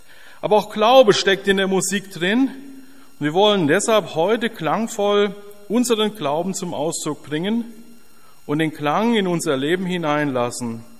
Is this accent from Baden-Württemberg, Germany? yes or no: no; Hof, Bavaria, Germany; Ich komme aus Hof